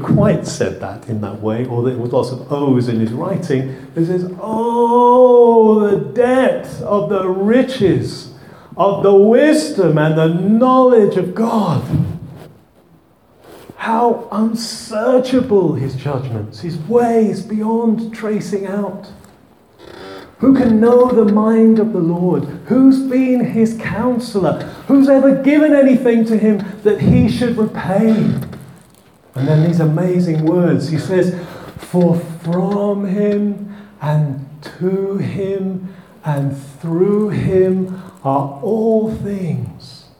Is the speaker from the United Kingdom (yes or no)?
yes; Billericay, East of England, United Kingdom; It goes back to my youth. I grew up in Billericay in Essex, and Billericay was a hotbed of dissent.